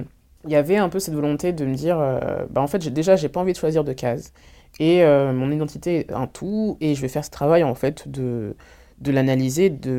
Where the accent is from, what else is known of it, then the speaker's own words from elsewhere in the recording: Orléans, Centre-Val de Loire, France; born there; je suis la fille d'un homme congolais et d'une femme martiniquaise, je suis née à Orléans